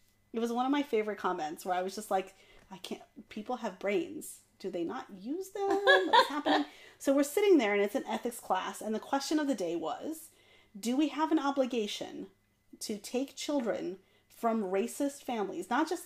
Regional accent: Texas, United States; you know, it's funny also because I grew up in Texas and I am more multicultural than some.

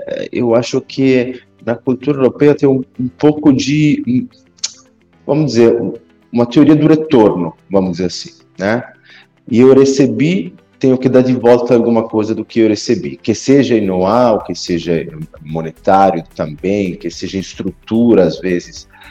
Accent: Italy; Portuguese is a second language; now in Brazil; Eu sou italiano, moro aqui faz 9 anos o mês que vem.

